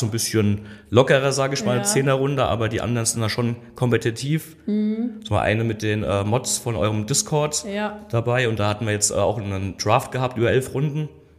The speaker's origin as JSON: {"language": "German", "town": "Mainz", "region": "Rhineland-Palatinate", "country": "Germany", "said": "ich komme aus dem Vorort von Mainz, bin 34 Jahre alt"}